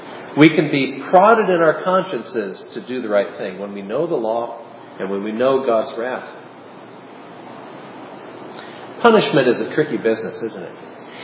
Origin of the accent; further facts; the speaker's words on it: Philadelphia, Pennsylvania, United States; I come from Philadelphia.